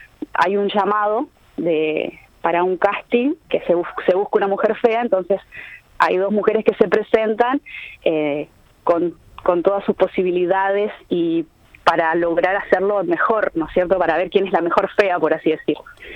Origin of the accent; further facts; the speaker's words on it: Chile; now in Carmelo, Uruguay; yo en realidad estoy integrada hace 4 años que estoy acá en Uruguay porque soy chilena.